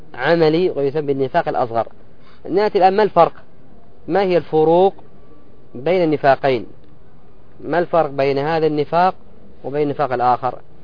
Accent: Yemen; مثل عندنا في اليمن يهود، رجل مثلك ياهو عمامة وغترة، يتكلم بالشحرية ويتكلم بالحضرمية ويتكلم بالصنعانية

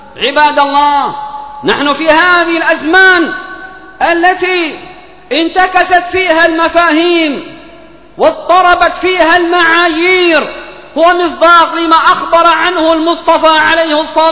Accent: Yemen; اللهم ادفع عن بلادنا اليمن الفتن

